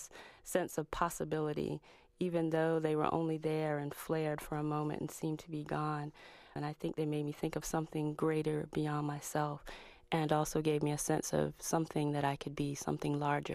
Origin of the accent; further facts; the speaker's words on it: the South, United States; I wrote my poem Childhood as a tribute to childhood summers spent growing up in the South. I grew up close to nature.